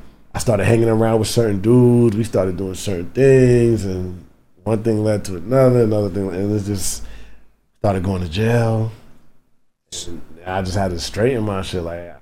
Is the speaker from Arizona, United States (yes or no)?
no; Lakeview, New York, United States; I grew up in Lakeview. Lakeview, Long Island, exit 18 of the Southern State Parkway.